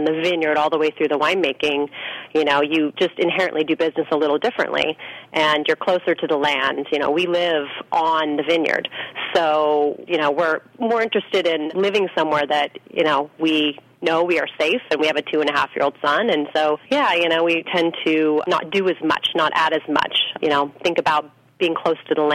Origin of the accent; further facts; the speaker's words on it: Anderson Valley, California, United States; I mean, I grew up here in Anderson Valley in Mendocino County on our property where the winery now sits. We're actually raising my son in my old childhood bedroom, and we live in my old childhood home. So I grew up in a very rural area